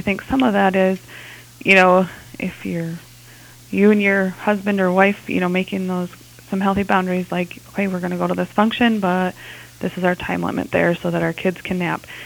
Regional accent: Bellevue, Minnesota, United States; now in Granite Falls, United States; Yep. Grew up in Bellevue.

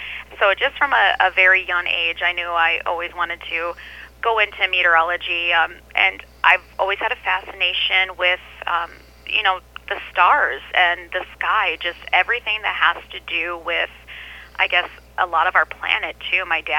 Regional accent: Woodbury, Minnesota, United States; I am born and raised a Minnesotan. I grew up in the East Metro near the Woodbury area. I grew up there and still have family in the East Metro, so I'm a Minnesota gal at heart here.

